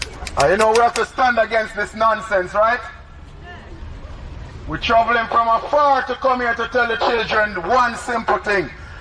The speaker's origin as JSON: {"language": "English", "country": "Jamaica", "accent": "Jamaican", "said": "I know some of you probably don't understand my Jamaican accent"}